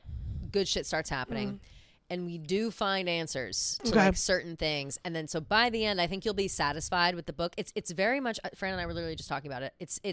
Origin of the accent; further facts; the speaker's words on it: Ireland; And as an Irish gal, I do know.